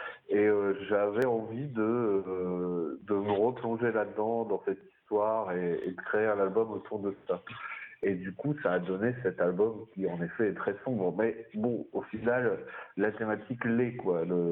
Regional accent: Hauts-de-France, France; Moi, je viens du Nord-Pas-de-Calais, en fait, et du bassin minier, du Limbourg, très précis.

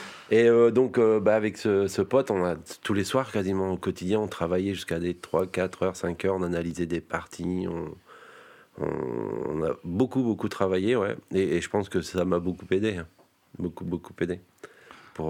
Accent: Abbeville, Hauts-de-France, France; je suis un amateur, je viens d'Abbeville.

